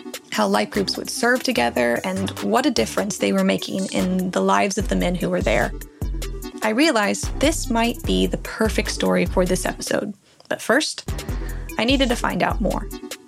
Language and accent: English; Wichita, Kansas, United States; It's a homeless shelter in my hometown, Wichita, Kansas.